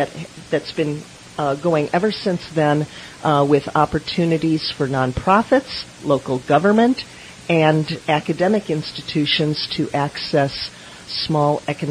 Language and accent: English; Yachats, Oregon, United States; Well, that is a group that's very near and dear to my heart, as I am from Yahats, and I'm one of the founders of that organization.